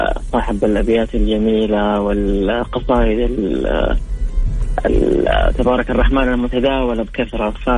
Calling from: Jeddah, Makkah Province, Saudi Arabia; أكلمك من جدة

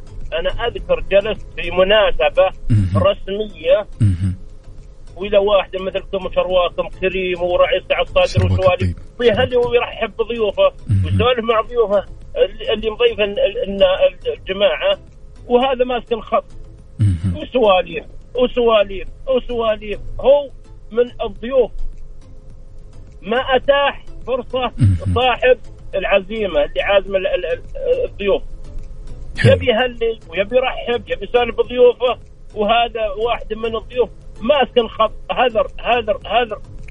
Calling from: Riyadh, Riyadh Province, Saudi Arabia; أنا أكلمك من الرياض.

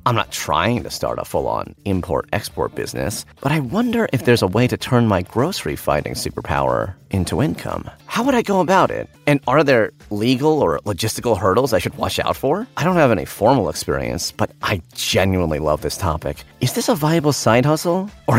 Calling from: Providence, Rhode Island, United States; Hey, Chris … from Providence.

